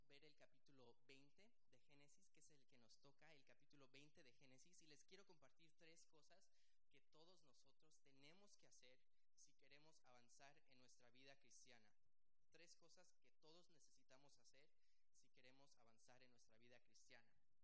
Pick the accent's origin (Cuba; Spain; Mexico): Mexico; yo estoy bien agringado, chale. Yo soy mexicano. No, tengo que pasar más tiempo en Tijuana. Tengo que aprender español.